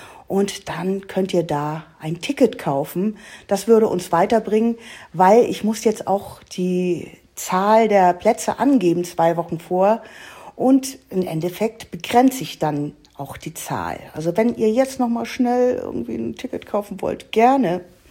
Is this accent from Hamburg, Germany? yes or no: yes; Hamburg, Germany; ich komme aus Hamburg. Meine ganzen Großeltern, die kommen alle aus Hamburg, sind alles Hamburger. Ich bin kein Quittchen, aber hier bin ich ein Quittchen.